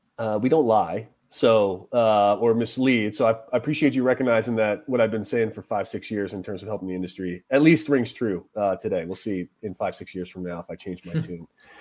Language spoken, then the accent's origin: English; New England, United States; I'm from New England, so Maine, you know, we love those markets